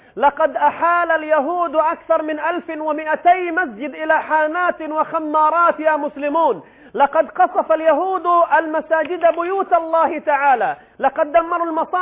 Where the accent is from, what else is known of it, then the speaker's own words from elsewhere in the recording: Gaza, Palestine; الحكومة عندنا في غزة